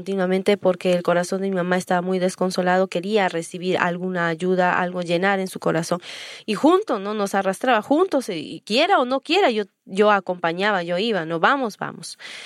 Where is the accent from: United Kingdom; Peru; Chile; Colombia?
Peru; Lima; durante mi niñez he estado viviendo en Lima junto con mis padres y mis dos hermanos, soy la mayor de dos hermanos. En un hogar católico he crecido